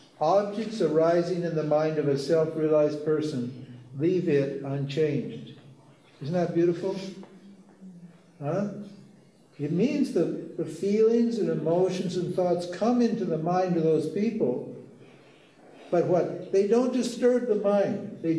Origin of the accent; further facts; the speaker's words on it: Montana, United States; But I came from Montana. I was a fisherman and I had a small boat, a raft.